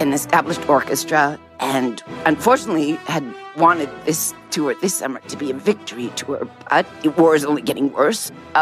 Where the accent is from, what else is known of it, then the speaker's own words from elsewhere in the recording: Winnipeg, Manitoba, Canada; as a proud Canadian Ukrainian, I grew up in Winnipeg, in the largest community for Ukrainians in North America.